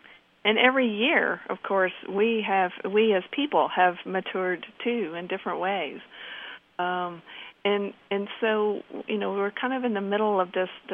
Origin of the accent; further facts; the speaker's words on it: Kentucky, United States; born there; I was born in Harlan County, so I was the NEH chair of Appalachian Studies